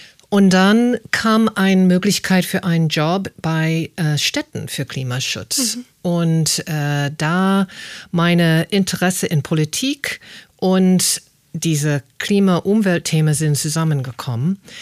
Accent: United States; German is a second language; Ich als Amerikanerin, Teenager, hatte keine Ahnung.

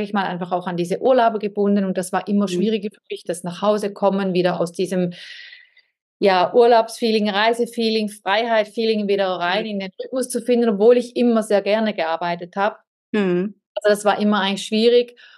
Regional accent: Switzerland; Ich bin Schweizerin und ich habe mit 43 entschieden, dass ich ein komplett anderes Leben möchte.

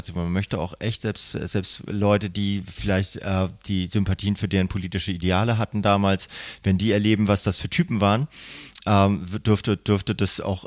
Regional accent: Hamburg, Germany; born there; Ich bin gebürtiger Eppendorfer

